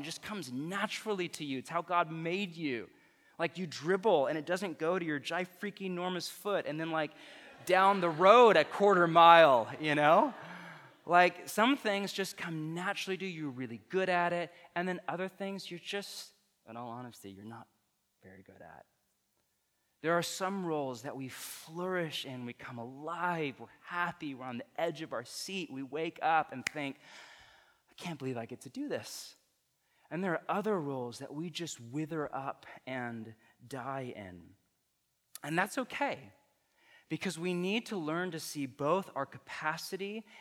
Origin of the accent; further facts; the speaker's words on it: California, United States; My dad is, like, obsessive about basketball, and I grew up in the Bay Area.